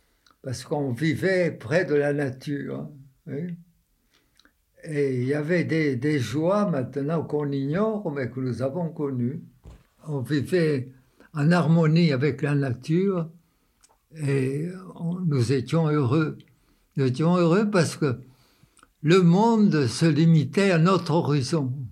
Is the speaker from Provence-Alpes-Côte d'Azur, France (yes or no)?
yes; Marseille, Provence-Alpes-Côte d'Azur, France; born there; Je suis né à Marseille en 1920.